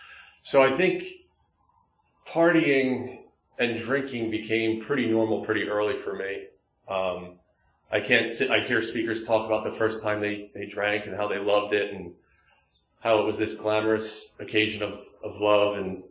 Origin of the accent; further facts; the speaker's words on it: Lansdale, Pennsylvania, United States; I grew up in Lansdale, Pennsylvania, obviously not too far from here. I'm the youngest of three brothers.